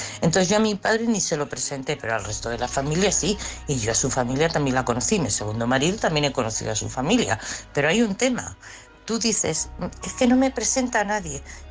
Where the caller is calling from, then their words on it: Madrid, Community of Madrid, Spain; de Madrid.